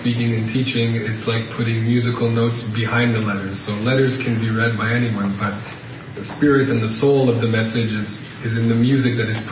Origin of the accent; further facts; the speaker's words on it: Canada; אני מקנדה במקום, אז את כל המשפחה שאני לא מכיר קרוב קרוב באור יהודה